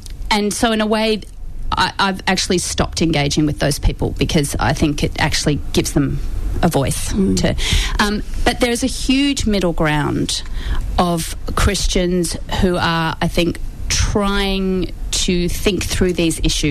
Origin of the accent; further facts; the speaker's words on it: Melbourne, Victoria, Australia; And I've come back to Melbourne, which is my hometown, and I love Australia dearly